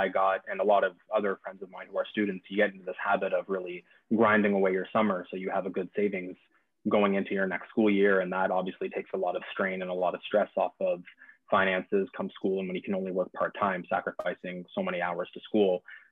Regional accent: London, Ontario, Canada; moved away as an adult; I'm originally from London, Ontario, you're moving your whole life.

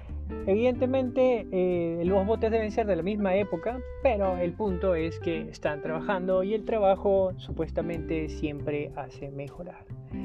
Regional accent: Venezuela; moved away; soy inmigrante, soy venezolano

